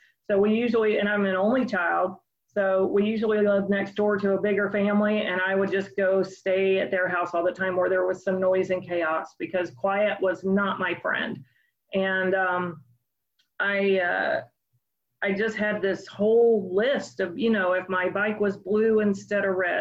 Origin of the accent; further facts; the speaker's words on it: Oxford, Ohio, United States; also born or lived in Northern California; I grew up in Oxford, Ohio, that was my first resentment because I was born in Northern California. And so I really, you know, thought I should be in Northern California.